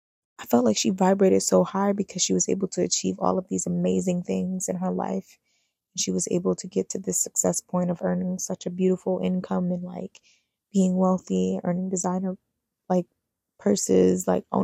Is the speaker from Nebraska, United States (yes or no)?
no; New Jersey, United States; now in Brooklyn, United States; I moved to Brooklyn from New Jersey, Jersey girl in Brooklyn, crazy.